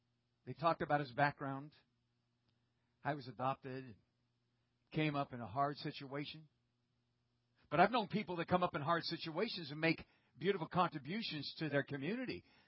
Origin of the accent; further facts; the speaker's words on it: United States; it became so apparent to me, as an American, that we're in trouble.